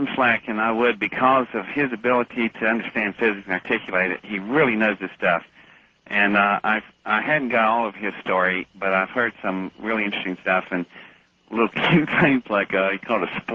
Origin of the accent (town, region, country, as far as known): West Virginia, United States; born there